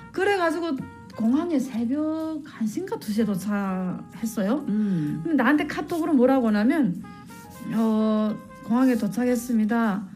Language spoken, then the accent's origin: Korean; North Korea; moved away; also born or lived in China; 저는 북한에서 뭐 했고 어떻게 북한 탈북했고 그다음에 중국에서 어떻게 살았고